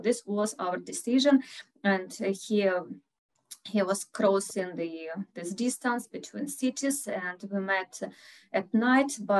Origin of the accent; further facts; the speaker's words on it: Kharkiv, Kharkiv Oblast, Ukraine; I'm from Kharkiv, the city that is the closest city to our neighbors and the city that is bombed each day till now without any stops.